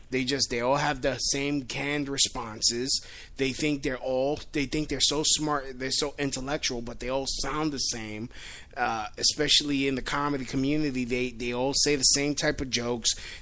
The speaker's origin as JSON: {"language": "English", "region": "New York", "country": "United States", "said": "I'm from New York. Oh. I am from New York."}